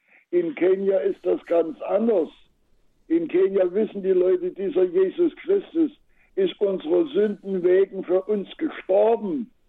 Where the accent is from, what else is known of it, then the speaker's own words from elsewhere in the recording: Saxony, Germany; wenn ich dann hier nun in meiner Heimat durch die Buchlesung durchs Land fahre